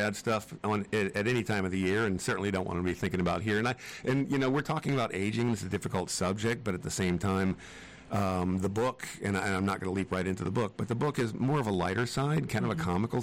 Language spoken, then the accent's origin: English; Louisville, North Carolina, United States; also born or lived in Hornell, New York; I was born in Hornell, New York, and … when God made me born a Yankee, he was teasing. We came down from Hornell, New York to Louisville, North Carolina, just near Clemens, just west of Winston-Salem.